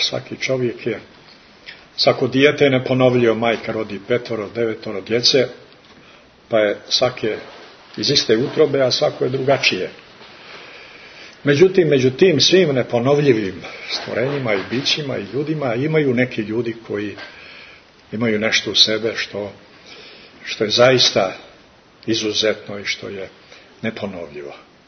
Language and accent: Serbian; Montenegro; ja sam iz Crne Gore